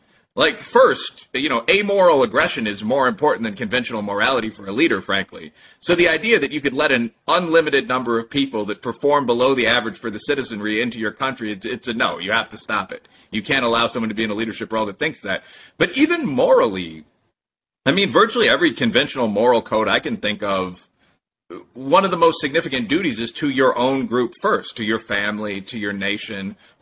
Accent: Kentucky, United States; So for me, it would be an American is probably actually my first identifier, but I'm a black man. I'm an American. Right now, I probably would ID as a Kentuckian.

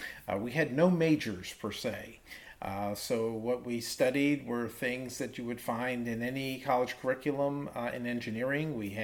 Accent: Philadelphia, Pennsylvania, United States; That's right. In inner city of Philadelphia, in a predominantly black neighborhood, I can honestly say that most of my peers were not doing things like that.

